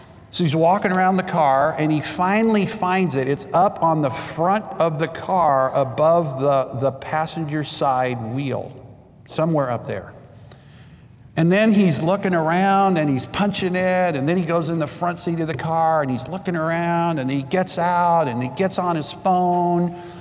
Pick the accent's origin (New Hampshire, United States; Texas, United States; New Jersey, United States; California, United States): Texas, United States; also born or lived in Greenville, United States / Wisconsin, United States / Minnesota, United States; I grew up in South Texas.